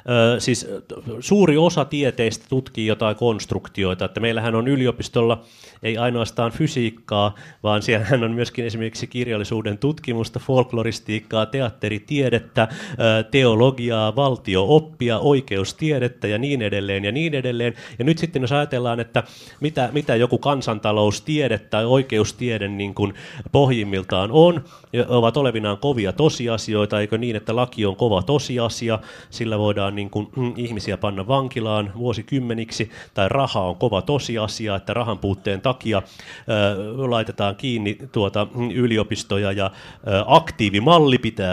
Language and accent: Finnish; Helsinki, Uusimaa, Finland; koen olevani … että tulen Haagasta ja Helsingistä ja minulla on identiteetti